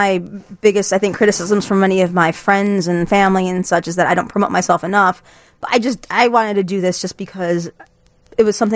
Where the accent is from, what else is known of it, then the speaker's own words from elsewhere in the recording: Chicago, Illinois, United States; I am born and raised in Old Town, and then, you know, I moved away here and there, and then when I came back to Chicago permanently